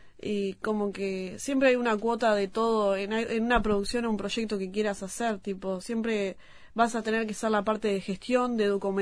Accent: Atlántida, Canelones, Uruguay; porque yo soy de Atlántida, Canelones.

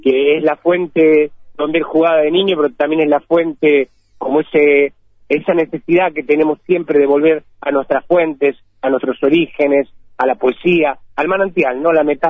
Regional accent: Rosario, Santa Fe, Argentina; Muy rosarino, muy. Sí, sí. Es más, tengo que hacer un esfuerzo por no comerme las S y no decir la S.

